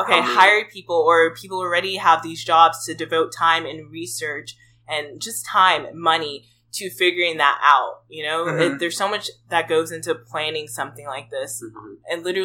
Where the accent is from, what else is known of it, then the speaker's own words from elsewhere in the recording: Nigeria; do we, me and you, get reparations even though we come from Nigeria?